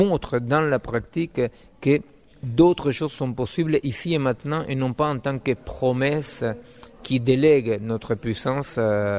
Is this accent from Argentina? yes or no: yes; Argentina; J'ai commencé très très jeune en tant que membre de la guérilla guevariste chez moi en Argentine.